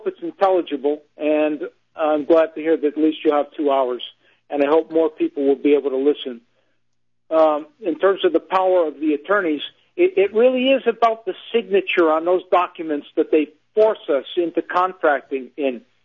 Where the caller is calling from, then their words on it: Connecticut, United States; and I'm calling from Connecticut, where stability, where stable is defined as being nice and quiet.